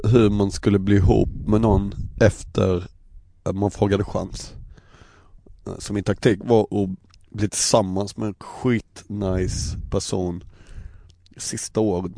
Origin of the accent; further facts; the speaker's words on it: Ronneby, Blekinge, Sweden; Jag lyckades hålla mig från att bajsa på mig på någon fest när jag var liten i Ronneby.